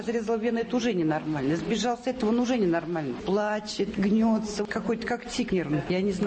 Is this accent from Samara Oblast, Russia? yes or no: yes; Tolyatti, Samara Oblast, Russia; я из Тольятти.